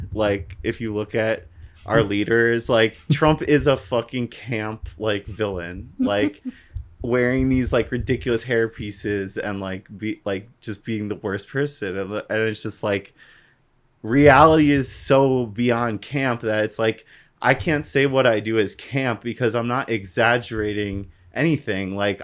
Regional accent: Westchester, New York, United States; maybe like I have a more boring voice because like I'm from Westchester, I'm not like from the Bronx or whatever.

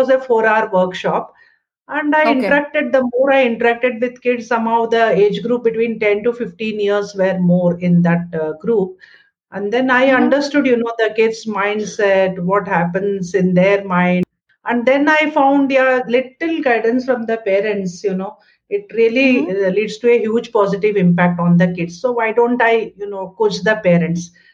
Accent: Bangalore, Karnataka, India; So about myself … from Bangalore.

